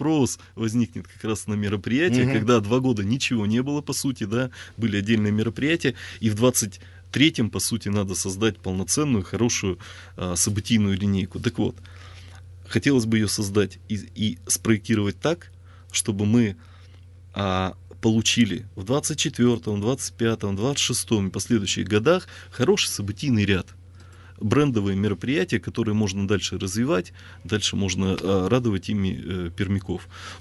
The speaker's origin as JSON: {"language": "Russian", "town": "Perm", "region": "Perm Krai", "country": "Russia", "tie": "born or raised there", "said": "я пермяк, коренной пермяк, родился, здесь вырос, никуда не уезжал."}